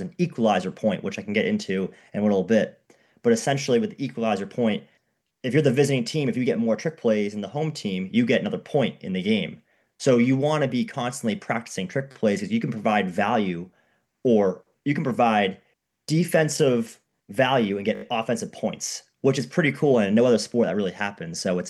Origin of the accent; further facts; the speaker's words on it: Boston, Massachusetts, United States; and I'm from the Boston area